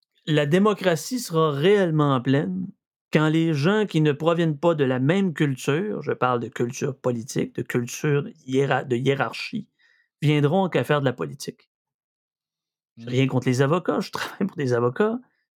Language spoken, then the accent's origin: French; Saguenay, Quebec, Canada; J'ai 77 ans, puis je viens du Saguenay.